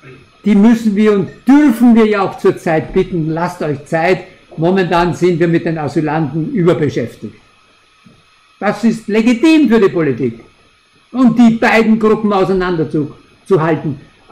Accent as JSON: {"language": "German", "region": "Upper Austria", "country": "Austria", "tie": "born or raised there", "said": "auch bei uns in Österreich, da oben im Mühlviertel bin ich groß gewachsen bei den Prämonstratenern."}